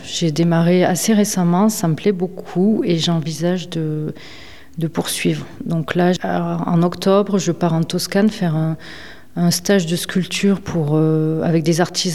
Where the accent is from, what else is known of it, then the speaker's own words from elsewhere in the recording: Florac, Occitanie, France; Donc je suis originaire de Florac en Lozère où j'ai grandi. Ensuite j'ai étudié à Mende jusqu'au bac et je suis partie du département définitivement pour y revenir pendant les vacances scolaires principalement.